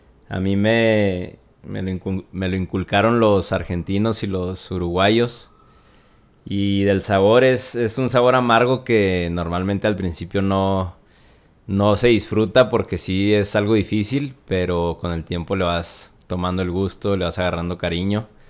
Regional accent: Chihuahua, Mexico; Bueno, pues mi infancia en Chihuahua la recuerdo mucho en las calles.

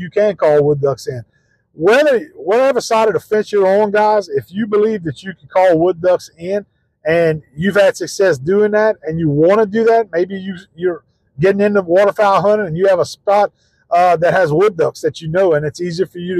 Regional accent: Louisiana, United States; Duck Commander is right here in my home state of Louisiana.

